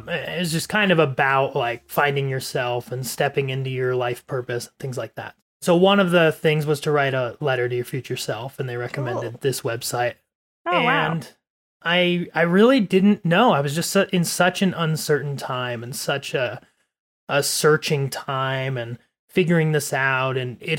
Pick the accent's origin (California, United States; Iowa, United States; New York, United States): California, United States; Indio; born there; I was born in California in a place called Indio.